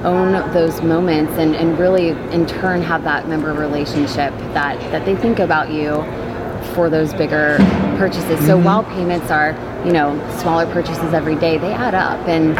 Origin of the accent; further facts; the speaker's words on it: Texas, United States; Yeah, I'm excited because I live in Houston. So